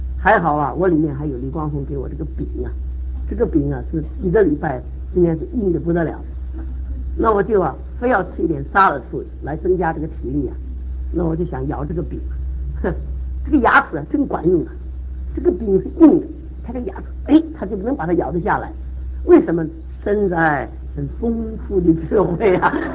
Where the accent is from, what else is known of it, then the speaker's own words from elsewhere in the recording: China; 身为中国人呢